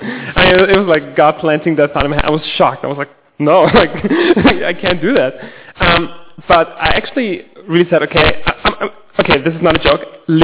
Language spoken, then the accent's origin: English; Germany; So I grew up in Germany with a family of six, three younger siblings